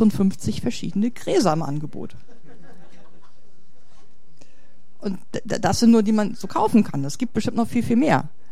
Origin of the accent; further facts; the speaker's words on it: Allermöhe, Hamburg, Germany; Und hier bei uns im Norden, auch da, wo ich herkomme, Allermöhe, da macht man sich das auch zunutze.